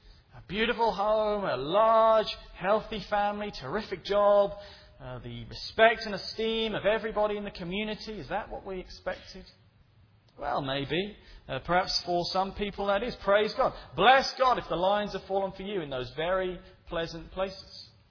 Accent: England, United Kingdom; I'm from England

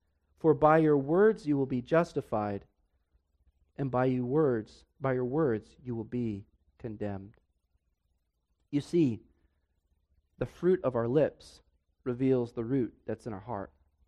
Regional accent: Denver, Colorado, United States; Our family used to go to an amusement park when I was growing up in Denver called Elitch Gardens.

